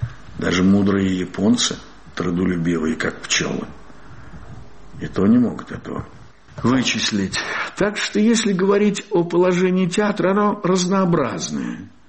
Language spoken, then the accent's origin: Russian; Saratov, Saratov Oblast, Russia; Я сам из Саратова, и по реке Волге сплавляется лес туда, к Астрахани